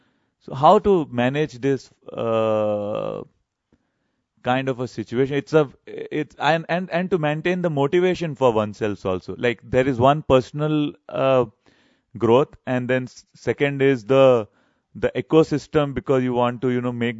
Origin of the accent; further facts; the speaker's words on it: Allahabad, Uttar Pradesh, India; Like, you know, I was born and raised in Allahabad.